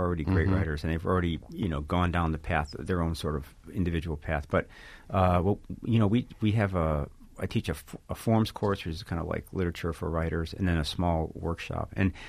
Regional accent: Chicago, Illinois, United States; I was raised Catholic in Chicago and in the 60s.

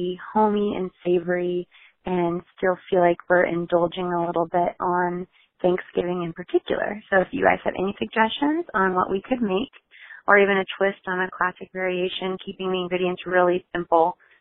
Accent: Fort Walton Beach, Florida, United States; I am from Fort Walton Beach, Florida.

